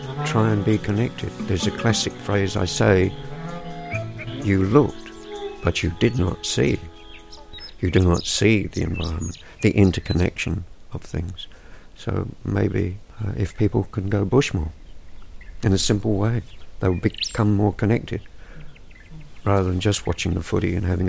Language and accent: English; England, United Kingdom; now in Australia; For my sins, I'm English originally, although I hate to be called a POM because I'm very Australian. I've travelled all over Australia, every part of the continent.